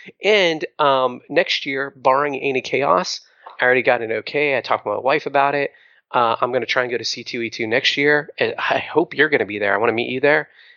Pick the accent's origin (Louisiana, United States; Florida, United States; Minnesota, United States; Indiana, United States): Florida, United States; Yeah, but for me, I'm like, man, I'm from Florida. All right. I will literally freeze to death.